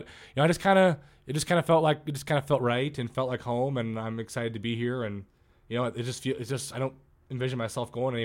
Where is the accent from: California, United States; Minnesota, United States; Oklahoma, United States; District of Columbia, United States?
California, United States; Fremont; born there; I was born in Fremont, California, actually. My dad was working out there on doing power lines and stuff like that.